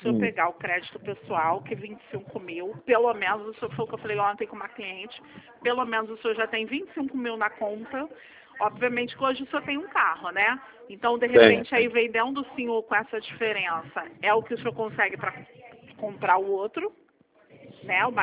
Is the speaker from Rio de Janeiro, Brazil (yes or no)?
yes; Rio de Janeiro, Brazil; also born or lived in São Pedro da Aldeia / Araruama; Agora eu voltei pra minha terra natal, voltei pro Rio de Janeiro.